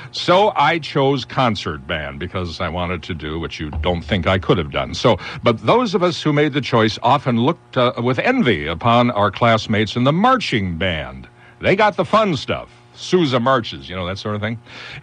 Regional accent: St. Louis Park, Minnesota, United States; I grew up in the Minneapolis suburb of St. Louis Park.

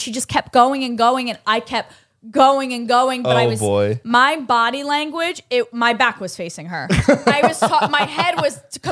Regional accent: New York, United States; moved away; because, you know, I just moved here. I'm from New York and this and that.

